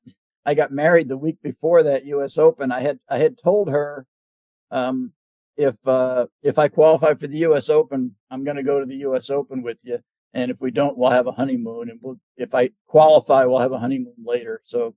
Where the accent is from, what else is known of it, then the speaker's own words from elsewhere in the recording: New England, United States; Even though I grew up in New England, I love playing in the heat.